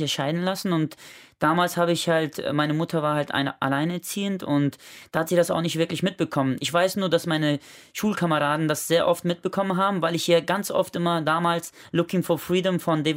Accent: Langenfeld, North Rhine-Westphalia, Germany; born there; Ich bin in Langenfeld geboren.

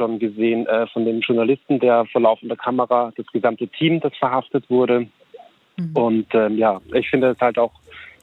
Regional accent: Austria; now in Hamburg, Germany; ich bin Österreicher, deswegen klingt das komisch, aber ich lebe in Hamburg.

